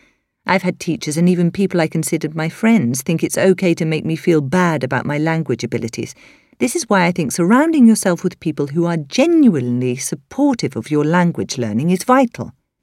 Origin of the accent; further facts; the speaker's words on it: New Zealand; now in London, United Kingdom; Having lived in a few countries, my accent is somewhat muddled. To some Kiwis, I sound North American. To North Americans, my pronunciation or use of certain words immediately gives me away as a Kiwi.